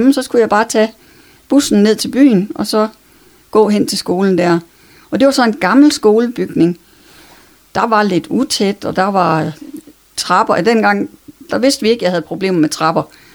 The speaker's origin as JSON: {"language": "Danish", "town": "Vejle", "region": "Region of Southern Denmark", "country": "Denmark", "tie": "born or raised there", "said": "Jeg voksede op i Vejle."}